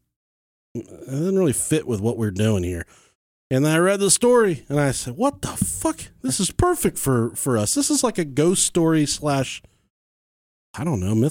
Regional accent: Ohio, United States; because we're from Ohio, and that's where Jack Hanna's from.

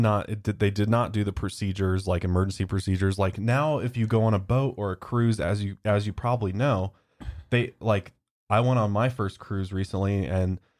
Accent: United States; accent: American; I'm so American. Got such an American accent.

